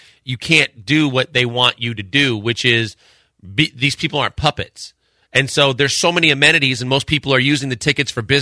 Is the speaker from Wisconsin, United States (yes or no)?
yes; Milwaukee, Wisconsin, United States; I'm from Milwaukee, Wisconsin.